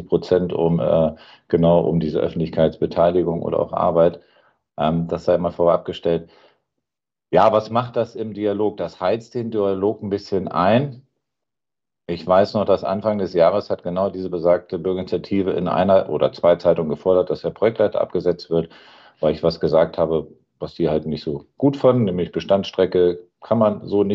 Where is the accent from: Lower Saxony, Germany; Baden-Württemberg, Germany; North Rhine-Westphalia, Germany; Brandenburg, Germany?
Lower Saxony, Germany; Ich komme aus dem Raum Hannover